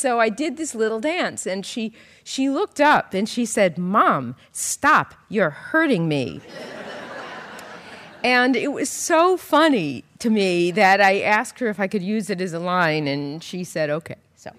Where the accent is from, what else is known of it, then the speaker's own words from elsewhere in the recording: Brooklyn, New York, United States; I grew up in Brooklyn, and I still don't really understand yards, even though I have one now.